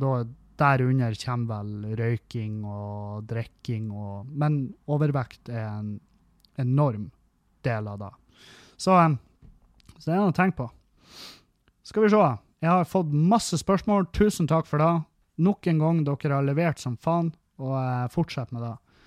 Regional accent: Halsa, Trøndelag, Norway; Det var veldig lenge vi ikke hadde noe form for treningsstudio der jeg kommer fra på Halsa.

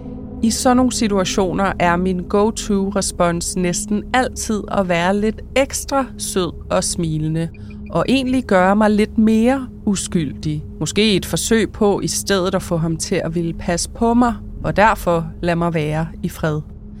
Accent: Esbjerg, Region of Southern Denmark, Denmark; Vi kommer begge fra Esbjerg, så det var noget af en omvæltning.

